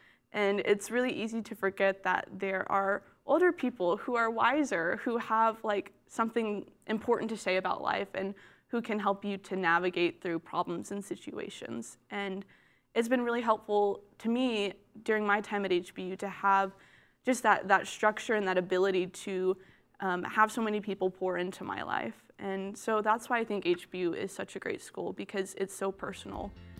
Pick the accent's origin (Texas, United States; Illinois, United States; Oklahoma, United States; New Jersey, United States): Texas, United States; Victoria; So I'm from Victoria, Texas. It's between here and Corpus.